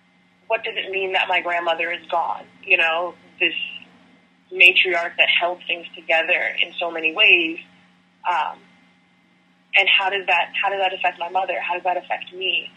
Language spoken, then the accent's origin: English; Nigeria; I am still black, I'm still Nigerian and all of those things